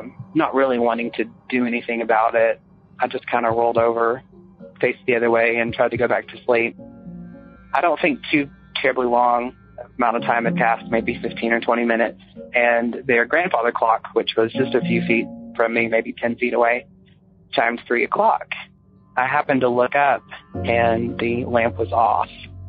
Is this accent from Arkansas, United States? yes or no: yes; Little Rock, Arkansas, United States; I am from Little Rock, Arkansas.